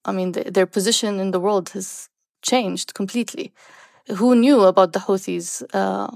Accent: Sana'a, Amanat Al Asimah, Yemen; I grew up in Yemen. I finished high school in Yemen, in Sana'a.

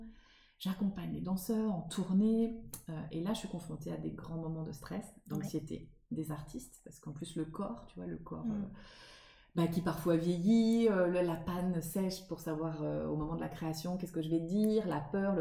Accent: Nancy, Grand Est, France; moved away as an adult; je viens de Nancy, moi, donc j'étais en province, et puis je suis partie ensuite à la Sorbonne, donc je suis arrivée à Paris.

